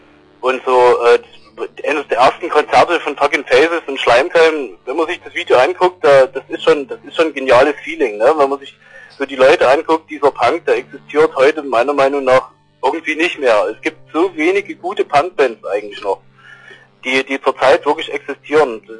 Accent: Dresden, Saxony, Germany; Gerade ich als Dresdner, da kennt natürlich jeder Paranoia.

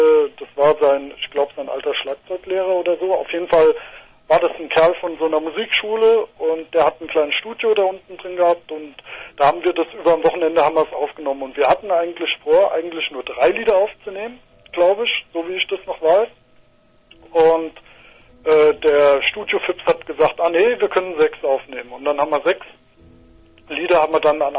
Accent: Rossdorf, Hesse, Germany; ich komme ja zum Beispiel aus Nähe Darmstadt, das ist bei Rossdorf komme ich her. Ja, das ist hinter Darmstadt quasi und dann kommt erst Weiterstadt.

